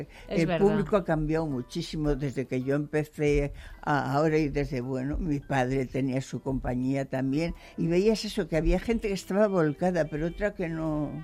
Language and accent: Spanish; Valencia, Valencian Community, Spain; Valencia porque es mi tierra querida